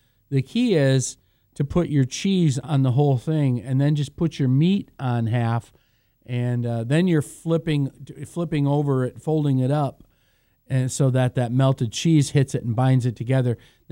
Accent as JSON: {"language": "English", "region": "Michigan", "country": "United States", "tie": "born or raised there", "said": "Because I grew up in Michigan."}